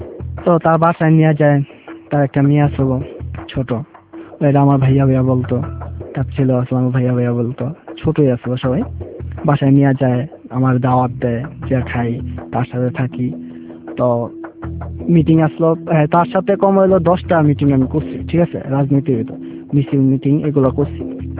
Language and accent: Bangla; Narayanganj, Dhaka Division, Bangladesh; আমার বাড়ি তো নারায়ণগঞ্জ নারায়ণগঞ্জের থেকে আমি এখানে আসছি